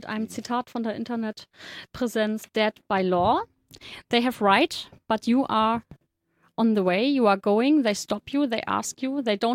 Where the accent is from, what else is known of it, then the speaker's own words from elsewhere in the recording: Hamburg, Germany; Dieser Eindruck hat meine Kindheit und meine Jugend auf St. Pauli bis heute geprägt.